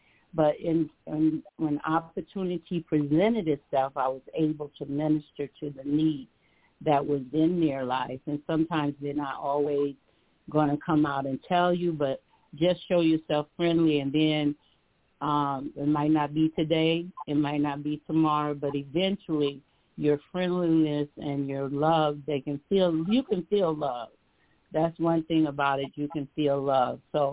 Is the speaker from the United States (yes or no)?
yes; Alabama, United States; I'm from Alabama, and he would always, even if he was sitting on the porch or whatever, he'd just wait.